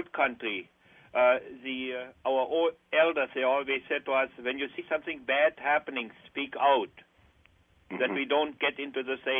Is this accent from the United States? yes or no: no; Germany; English is a second language; when I grew up over there in Germany